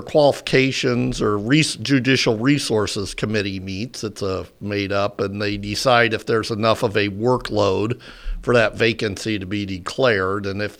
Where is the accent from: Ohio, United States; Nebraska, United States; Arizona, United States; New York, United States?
Nebraska, United States; Omaha; No, I grew up in Omaha.